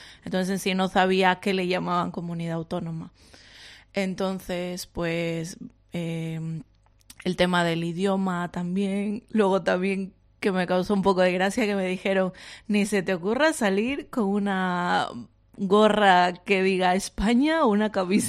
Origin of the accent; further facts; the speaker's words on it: Piura, Peru; now in Ondarroa, Spain; vengo de Perú, exactamente de la parte norte, de Piura, zona costera. Y bueno, al final llegué aquí, en principio a Berriatúa, y luego ya hice mi paso a Ondarroa, y pues desde hace ya varios años que vivo